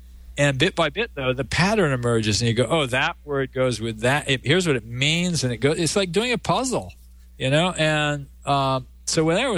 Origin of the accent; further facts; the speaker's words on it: San Francisco, California, United States; growing up in San Francisco in the 60s and 70s.